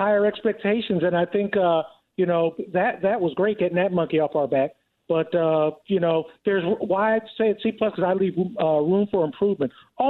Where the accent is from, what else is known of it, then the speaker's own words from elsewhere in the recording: Pennsylvania, United States; I grew up in Pennsylvania, halfway between New York City exactly and halfway and Philadelphia.